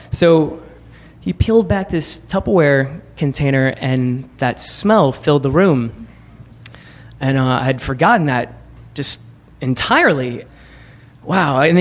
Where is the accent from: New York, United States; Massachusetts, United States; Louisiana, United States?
Louisiana, United States; Baton Rouge; I grew up in Baton Rouge, Louisiana, and this story is about my dad, who grew up in rural Mississippi.